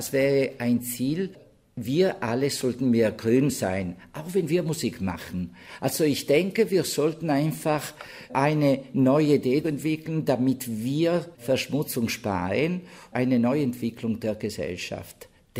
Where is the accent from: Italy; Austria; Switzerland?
Italy; German is a second language; als Italiener bin ich sehr zufrieden.